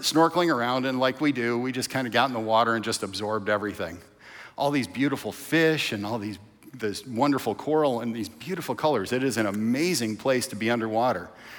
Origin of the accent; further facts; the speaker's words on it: Michigan, United States; We call each other water babies because she was raised in St. Pete and I was raised in Michigan.